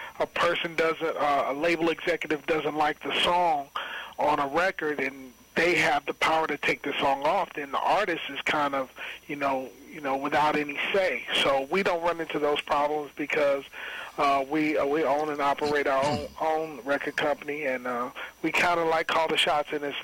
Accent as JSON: {"language": "English", "region": "Ohio", "country": "United States", "said": "Now, we're all from the Ohio area."}